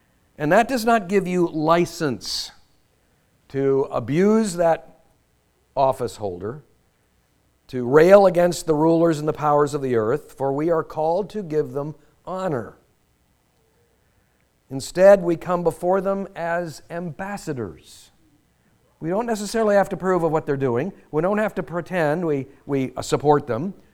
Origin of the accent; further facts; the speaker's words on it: United States; We do confess we are Americans, and the first foremost thing about being an American is that we are proud of ourselves.